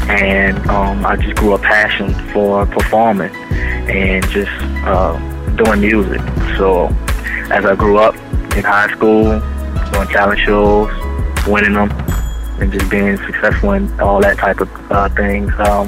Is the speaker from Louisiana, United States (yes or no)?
yes; New Orleans, Louisiana, United States; Well, I'm from New Orleans, Louisiana. Grew up here my whole life, was born and raised.